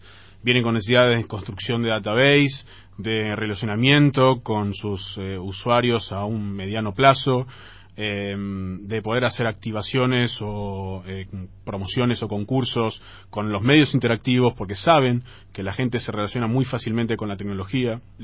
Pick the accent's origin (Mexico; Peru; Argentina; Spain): Argentina; Soy un argentino que odia el fútbol.